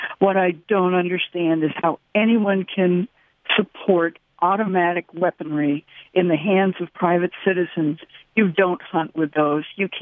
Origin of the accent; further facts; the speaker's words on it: Maine, United States; I come from Maine, a state where hunting is a treasured recreation and historical fact of life.